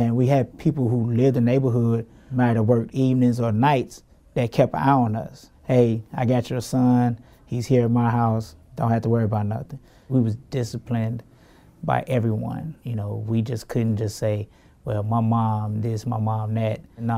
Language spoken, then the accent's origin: English; Gary, Indiana, United States; I was born and raised in Gary, Indiana. I grew up on the west side of town on Clinton Street.